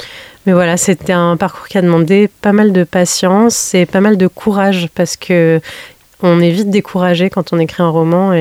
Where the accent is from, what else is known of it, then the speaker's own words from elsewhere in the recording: Morocco; now in France; J'ai grandi au Maroc. Je suis marocaine de mes deux parents et ça a été une grande découverte pour moi de m'installer en France.